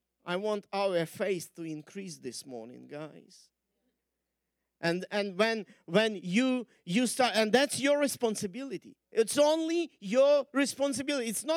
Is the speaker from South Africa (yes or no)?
no; Russia; Well, we are from, you know, northern territories. We are from Russia. We are always on time. We actually before the time. We come always on time. Because that's our culture. That's the culture we were raised in our place.